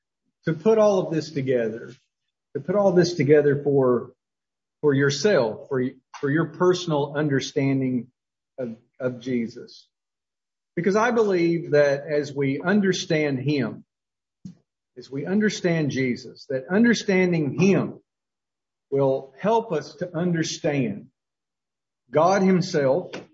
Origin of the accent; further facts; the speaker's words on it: Winfield, Alabama, United States; born there; I was born in Winfield, Alabama, to a woman named Mary